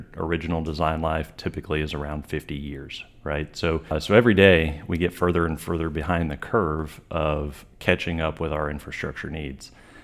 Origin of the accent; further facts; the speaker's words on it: Tallahassee, Florida, United States; now in Mobile, United States; Obviously, I grew up in Tallahassee, went to school at Florida, you know, third or fourth generation Floridian myself.